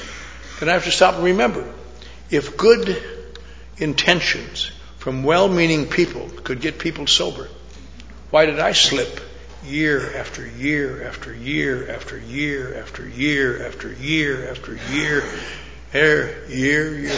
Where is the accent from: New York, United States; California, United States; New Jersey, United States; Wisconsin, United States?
California, United States; Los Angeles; There's AA meetings in my hometown, Los Angeles.